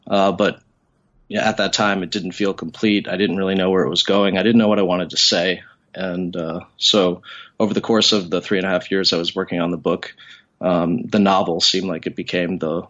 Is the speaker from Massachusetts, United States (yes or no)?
yes; Boston, Massachusetts, United States; So I grew up in Boston. My father was a white American. My mother, Asian American.